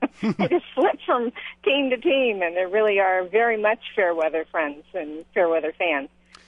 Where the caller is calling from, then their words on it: Miami, Florida, United States; Yeah, I'm calling from Miami to talk to you about the lowest point, I think, in the World Series